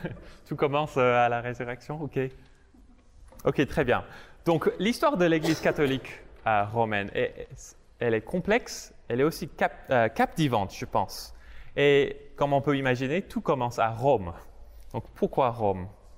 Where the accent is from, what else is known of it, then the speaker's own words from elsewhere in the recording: England, United Kingdom; en tant qu'Anglais et en tant qu'Église comme Sainte-Hélène, une église qui fait partie de l'Église de l'Angleterre